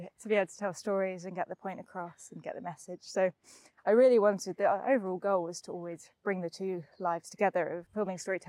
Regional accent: England, United Kingdom; And I grew up outside of London, so it all sounded very glamorous and posh to me

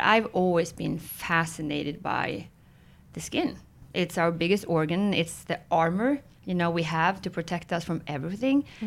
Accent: Sweden; also born or lived in France / Spain; now in Dallas, United States; So I speak Swenglish, which is a combination of Swedish and English, and born and raised in Sweden, but have lived abroad in multiple countries, France, Spain, US, and now I've been in Dallas for the last 6 years.

